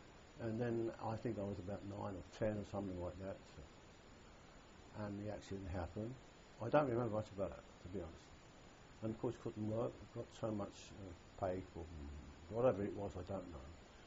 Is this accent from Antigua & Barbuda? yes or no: no; London, United Kingdom; born there; I was born in Petticoat Lane, in the heart of London's East End, in the Jewish section mainly, of course. I'm not from Central Europe.